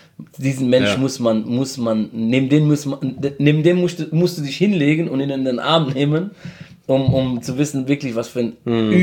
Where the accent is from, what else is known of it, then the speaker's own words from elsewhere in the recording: South Governorate, Lebanon; Genau, wir kommen aus Südlibanon.